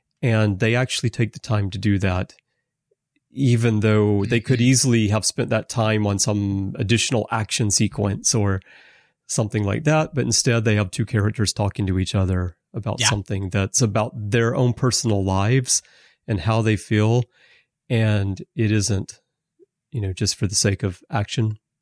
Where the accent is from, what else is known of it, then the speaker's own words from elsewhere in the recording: Alabama, United States; It stood out more in 1995, especially where I lived at the time when I was growing up in Alabama.